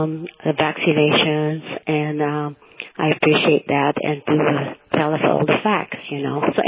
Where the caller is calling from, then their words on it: Rancho Cucamonga, California, United States; Rancho Cucamonga.